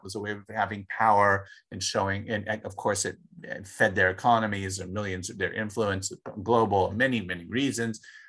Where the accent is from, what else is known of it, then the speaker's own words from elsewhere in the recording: Los Angeles, California, United States; I grew up in Los Angeles.